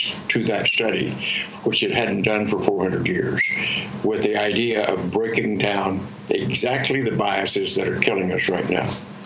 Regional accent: Roswell, New Mexico, United States; I grew up in Roswell, New Mexico, where the so famous Roswell incident took place in 1947.

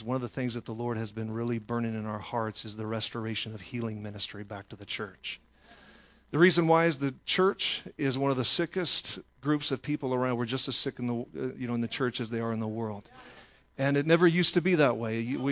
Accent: Illinois, United States; now in Houston, United States; we're actually from a little south of Chicago. I don't know what that makes us, but I was born and raised in that area

